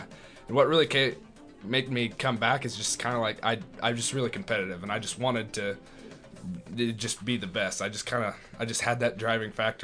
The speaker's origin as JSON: {"language": "English", "region": "Texas", "country": "United States", "said": "It's the Dallas Cowboys. I'm from Texas, and I really love the Longhorns and the Cowboys."}